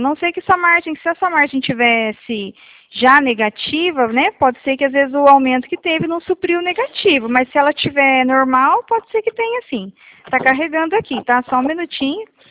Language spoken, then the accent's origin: Portuguese; Paraná, Brazil; Não, eu sou do Paraná.